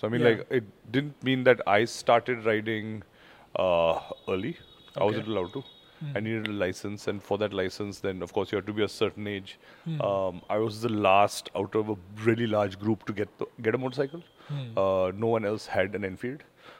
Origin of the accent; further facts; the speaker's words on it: Chandigarh, India; I grew up in Chandigarh.